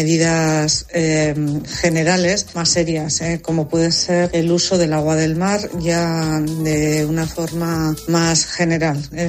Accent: Navarre, Spain; Soy de Navarra

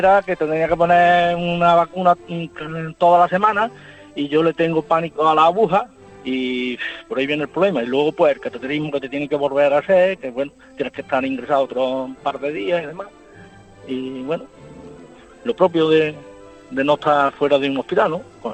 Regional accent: Córdoba, Andalusia, Spain; Yo con 32 años tuve un problema de una angina de pecho. Y entonces yo soy de Córdoba.

